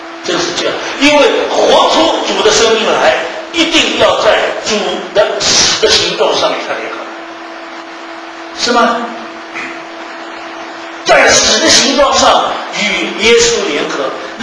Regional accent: China; 因为以色列管我中国人什么关系

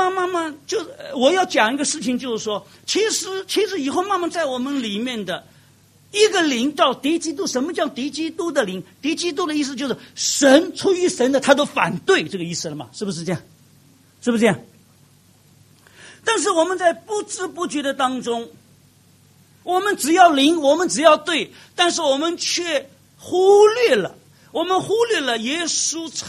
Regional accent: Shanghai, China; 我们上海人问答问题的，哎，生意哪能了，是吧？

